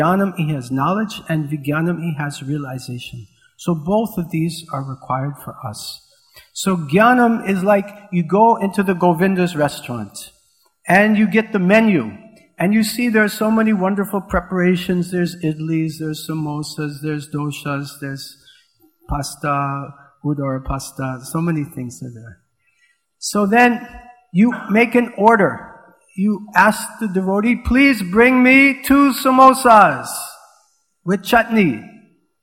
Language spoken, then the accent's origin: English; New York City, New York, United States; I grew up in New York City, the Kali Yuga Rajdhani.